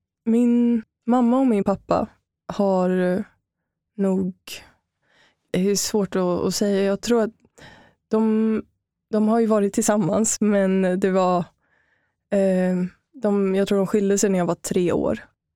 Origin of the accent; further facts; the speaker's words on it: Örebro, Örebro County, Sweden; also born or lived in Gothenburg; Jag växte upp i Örebro, men min pappa är från Göteborg. Sen flyttade jag själv till Göteborg och har bott där i stor del av mitt liv.